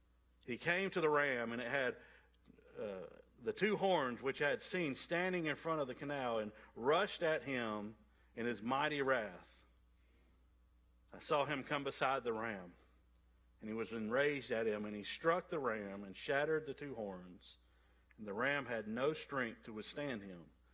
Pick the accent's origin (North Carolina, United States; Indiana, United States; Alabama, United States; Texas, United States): Alabama, United States; Now, I am from South Alabama, and so y'all excuse my pronunciation of the names to come.